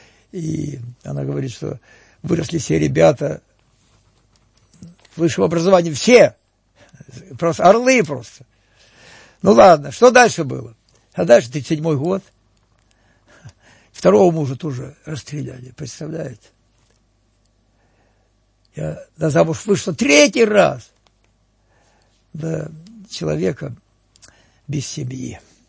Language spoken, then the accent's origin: Russian; Avdiivka, Donetsk Oblast, Ukraine; born there; я родился в Авдеевке, кстати